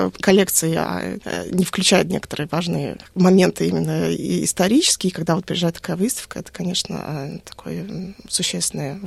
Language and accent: Russian; Moscow, Russia; потому что я выросла в Москве